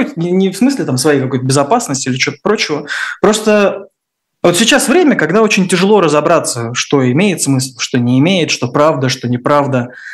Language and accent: Russian; Moscow, Russia; я тоже из Москвы, я там, собственно, прожил, ну да, считай, всю жизнь я отъезжал иногда в разные города, но да, я вырос в ЦАО, в Найкиманке